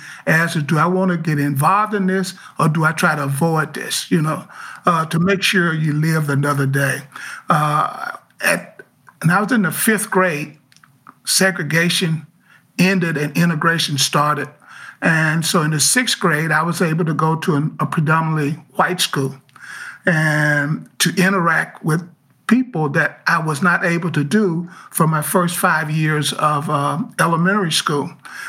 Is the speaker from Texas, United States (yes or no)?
no; Alabama, United States; growing up in Alabama in the 60s and the 70s